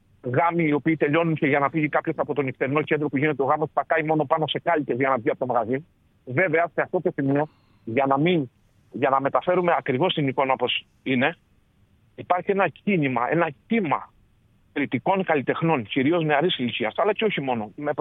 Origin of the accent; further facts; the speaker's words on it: Heraklion, Crete, Greece; Είμαι από το Ηράκλειο.